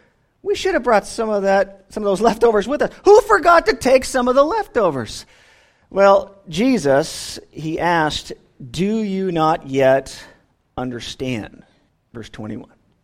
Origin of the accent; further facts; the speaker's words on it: California, United States; especially if you're in my home state of California.